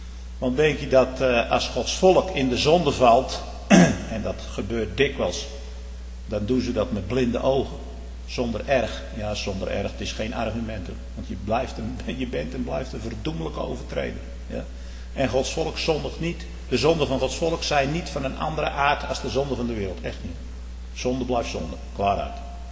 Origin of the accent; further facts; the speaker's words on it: Netherlands; accent: Dutch; Want hij hoorde aan mijn accent dat ik van Hollandse afkomst was.